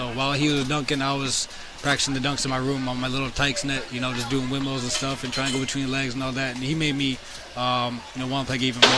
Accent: Kitchener, Ontario, Canada; growing up in Kitchener

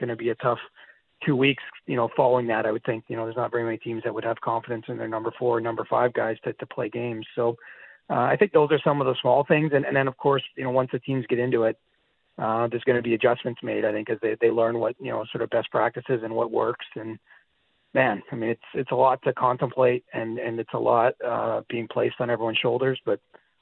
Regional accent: Canada; And I don't say that just as a Canadian or someone who works for Sportsnet.

